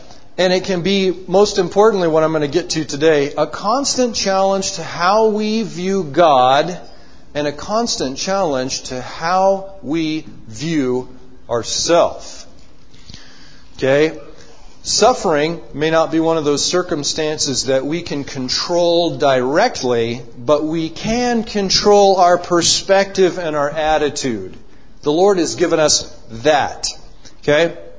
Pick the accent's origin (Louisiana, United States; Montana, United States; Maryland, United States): Montana, United States; Bozeman; Yes, like Brother Kevin just said, we're from Bozeman